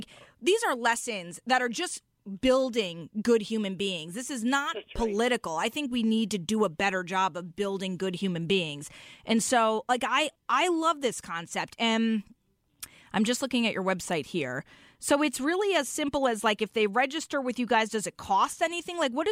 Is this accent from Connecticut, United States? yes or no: yes; Milford, Connecticut, United States; so I'm from Milford, I feel like if Mayor Ben Blake knew that this day existed